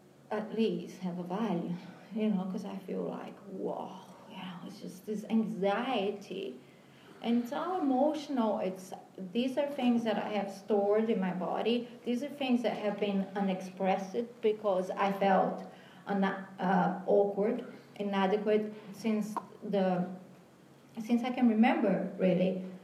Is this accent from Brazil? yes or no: yes; Brazil; I got a banana here because I'm from Brazil.